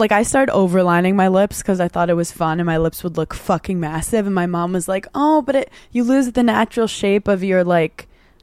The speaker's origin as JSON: {"language": "English", "region": "New York", "country": "United States", "said": "Look, we're from New York."}